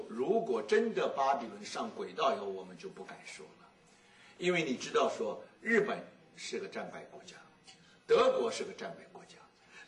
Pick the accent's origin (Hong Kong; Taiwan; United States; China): United States; 我们美国人希望他能够民主